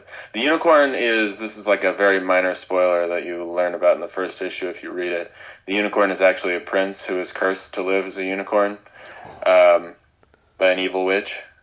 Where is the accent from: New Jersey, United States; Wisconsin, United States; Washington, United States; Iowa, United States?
Washington, United States; Spokane; Spokane, Washington.